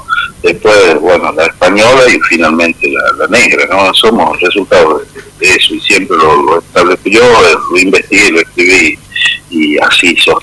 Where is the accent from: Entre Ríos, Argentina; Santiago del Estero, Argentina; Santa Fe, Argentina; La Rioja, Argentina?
La Rioja, Argentina; siempre y cuando los riojanos respetemos, cantemos y reconozcamos esa canción